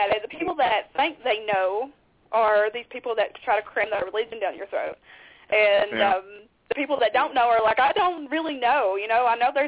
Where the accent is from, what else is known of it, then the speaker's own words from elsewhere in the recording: Virginia, United States; Yeah, well, I'm originally from Virginia, but we had moved down there.